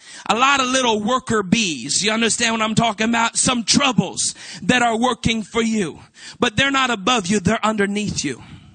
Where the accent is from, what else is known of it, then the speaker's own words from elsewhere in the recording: Canada; now in United States; we're Canadian citizens, but we had everything legal. And we were going through immigration process and all of that. And we were living down in California